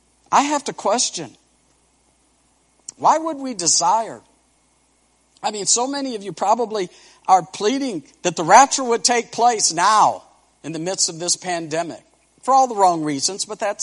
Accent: Detroit, Michigan, United States; I can remember growing up in Detroit, Michigan.

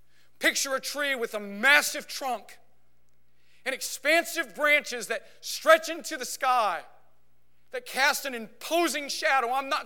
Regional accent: Texas, United States; Now, I grew up in West Texas, and we call mesquite trees in West Texas. Not many trees out there.

